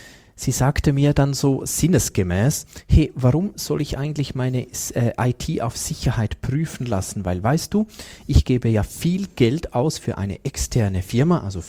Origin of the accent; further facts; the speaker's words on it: Switzerland; hier sind wir Schweizer Weltmeister